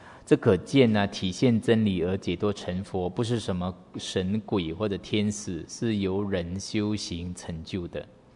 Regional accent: Taiwan; born there; 我们生在台湾也比好多地方都好哦，真的。

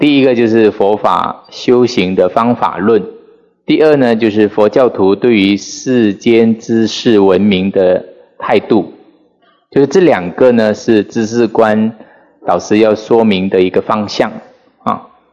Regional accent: Sabah, Malaysia; 那以前呢，我从马来西亚，我老家是沙巴

